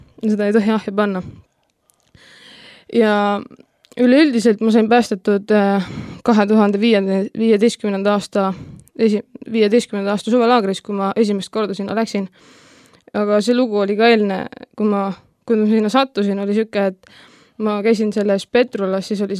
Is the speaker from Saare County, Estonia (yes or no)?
no; Järvakandi, Rapla County, Estonia; ma olen Järvakandist pärit